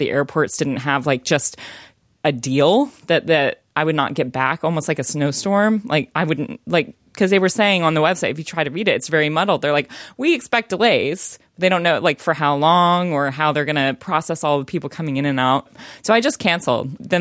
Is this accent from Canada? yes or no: no; United States; now in United Kingdom; Well, for me, as an American, there's not too much that is getting in the way directly surrounding Brexit.